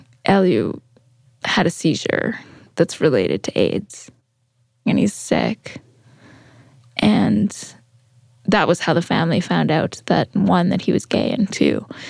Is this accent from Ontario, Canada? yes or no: no; Winnipeg, Manitoba, Canada; I grew up in Winnipeg. There's nothing that sexy about Winnipeg.